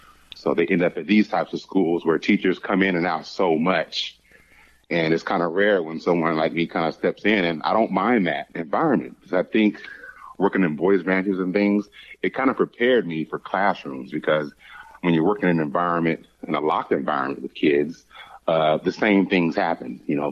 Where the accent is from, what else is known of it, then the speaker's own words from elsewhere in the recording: Pomona, California, United States; now in Arizona, United States; Well, I'm actually from Pomona and then off to San Jose State University.